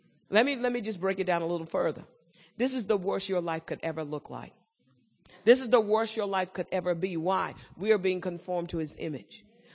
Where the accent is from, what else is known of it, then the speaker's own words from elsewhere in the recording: United Kingdom; now in United States; So I'm British American. And I just so happen to have learned Ebonics. My English was a little different from American. I learned how to speak American because people kept saying, "What are you saying?" You know, so I learned how to talk, change my accent.